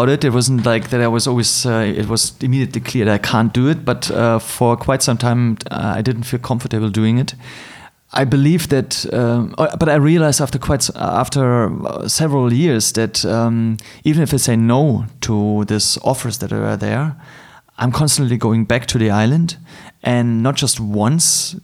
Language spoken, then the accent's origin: English; Berlin, Germany; I'm hardly in my hometown in Berlin for a long time.